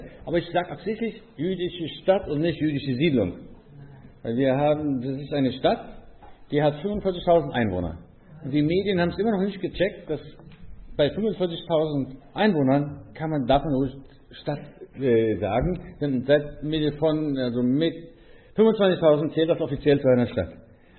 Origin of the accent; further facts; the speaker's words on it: Israel; German is a second language; Ja, ich bin in Israel aufgewachsen